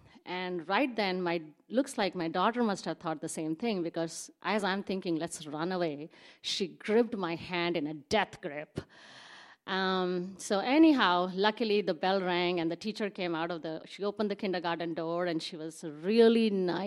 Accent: India; I grew up in India, and I was sent to a Catholic school.

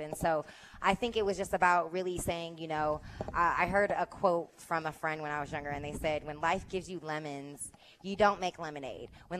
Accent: Oakland, California, United States; I'm from Oakland, California as well.

